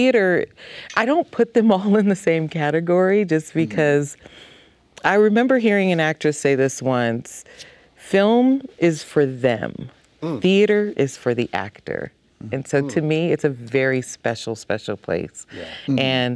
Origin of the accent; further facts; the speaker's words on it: Chicago, Illinois, United States; No, I'm originally from Chicago.